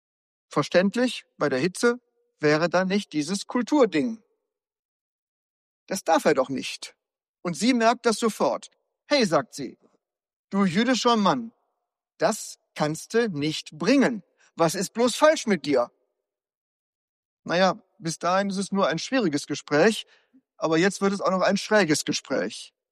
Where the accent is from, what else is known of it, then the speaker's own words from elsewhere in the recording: North Rhine-Westphalia, Germany; Bei uns in Westfalen sagte man auch Brand, also schlimmer Durst.